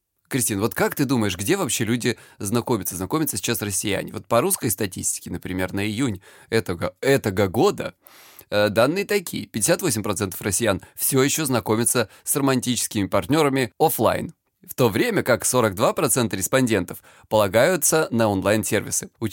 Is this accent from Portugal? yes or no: yes; Lisbon, Portugal; мне 38 лет, я психолог, я мужик, я лысый, и я из Лиссабона.